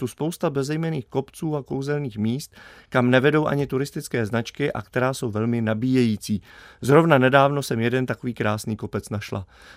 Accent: Karviná, Moravian-Silesian Region, Czechia; born there; Jo, ale byl jsem narozen v Karvine 4 ráji.

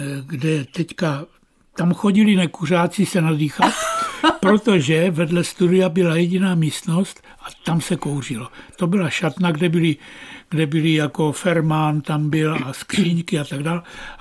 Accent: Továčov, Olomouc Region, Czechia; No, začalo to vlastně Továčov, moje rodiště.

